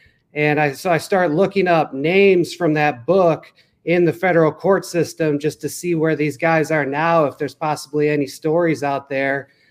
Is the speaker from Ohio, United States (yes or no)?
yes; Cleveland, Ohio, United States; I mean, I'm from Cleveland, so I've had like 3 decades of misery there.